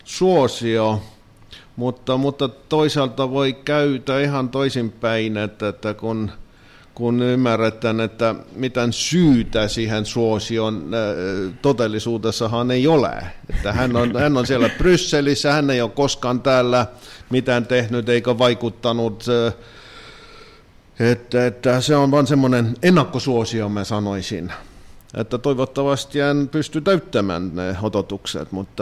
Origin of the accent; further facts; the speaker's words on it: Estonia; meillä Virossa salataan erilaisia asioita erittäin helpolla kädellä